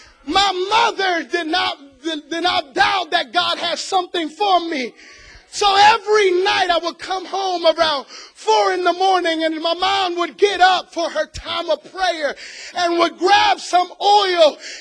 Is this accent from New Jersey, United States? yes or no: yes; Trenton, New Jersey, United States; I'm from Trenton, New Jersey. Anybody here from Trenton, New Jersey?